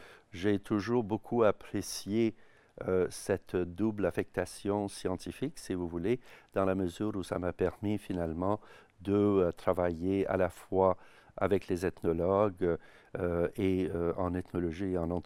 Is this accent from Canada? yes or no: yes; Canada; bien, je suis Canadien d'origine.